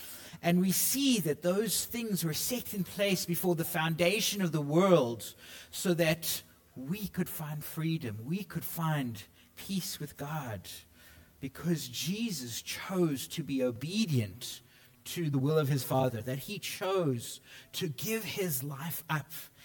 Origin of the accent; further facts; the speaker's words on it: South Africa; moved away as an adult; now in Canada; As you heard, I'm from South Africa. I've been in Canada just coming up for 18 months, so still pretty new to everything